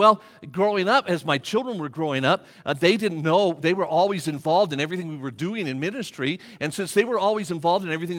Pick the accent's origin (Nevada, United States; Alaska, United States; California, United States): Nevada, United States; Las Vegas; 46 years ago, my wife and I was born and raised in Las Vegas